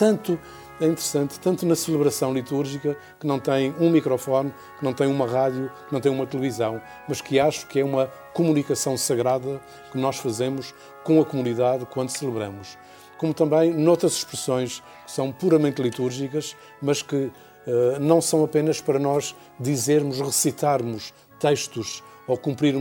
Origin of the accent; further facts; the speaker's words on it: Azores, Portugal; porque eu sou dos Açores, estou, digamos, marcado pelo mar, pelo magma dos Açores